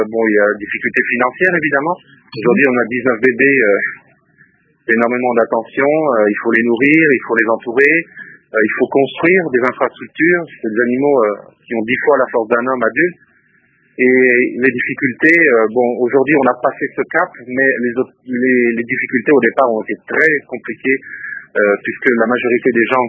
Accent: France; Moi, je suis français.

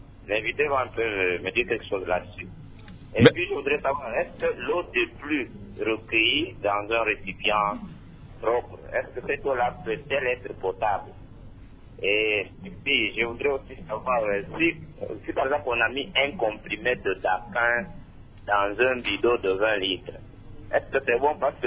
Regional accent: Kananga, Kasaï-Central, DR Congo; Parce que ici, chez nous, à Kananga, il y a des gens, même à Kinshasa

